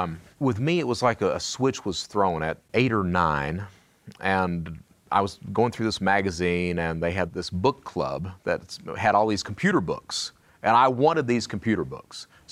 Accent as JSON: {"language": "English", "region": "Kentucky", "country": "United States", "said": "I come from Eastern Kentucky, and it's that mentality, especially with the males."}